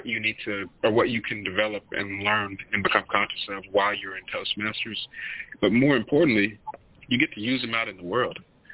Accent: Tennessee, United States; To give you a little bit of context, I'm from Tennessee, and I moved to New York a few years back.

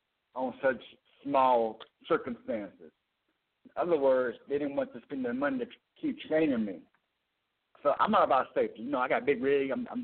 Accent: Arkansas, United States; Arkansas.

